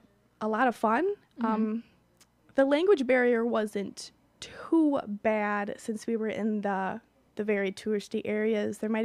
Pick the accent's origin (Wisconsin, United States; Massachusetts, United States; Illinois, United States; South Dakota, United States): Wisconsin, United States; And it's really exciting to say that we were, not just from Wisconsin, but, like, where it's warm.